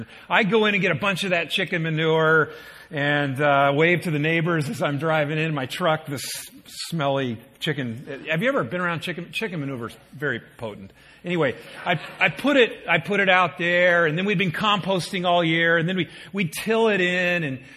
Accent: Midwest, United States; I came from the Midwest, and in a former life, we had a rural lifestyle, in a sense, kind of a small city, large lot kind of lifestyle

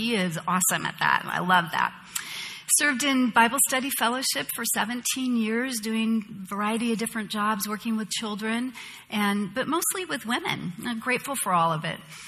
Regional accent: San Jose, California, United States; I was born and raised here in Silicon Valley. I grew up riding my bike through the orchards of San Jose when San Jose had orchards

